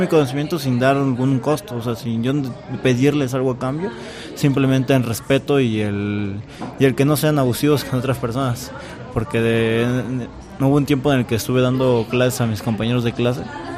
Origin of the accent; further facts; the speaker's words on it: San Pedro de Los Baños, State of Mexico, Mexico; Eso, yo soy de San Pedro de Los Baños